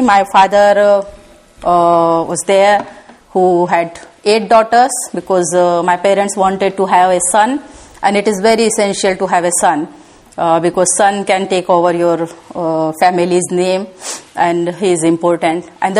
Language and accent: English; North India, India; born there; English is a second language; So yes, I was born in North India.